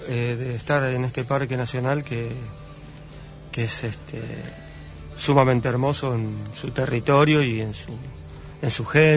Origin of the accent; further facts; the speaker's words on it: Florida, Buenos Aires Province, Argentina; De Florida, Vicente López, toda esa parte.